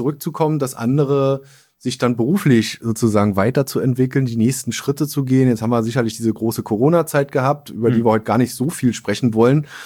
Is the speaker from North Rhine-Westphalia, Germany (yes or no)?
no; Berlin, Germany; born there; now in Rostock, Germany; als gebürtiger Berliner